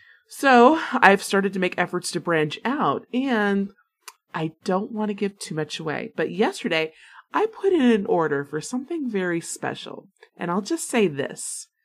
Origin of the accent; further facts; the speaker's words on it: Florida, United States; And this is probably because I was raised in Florida, but that's such a special view to me.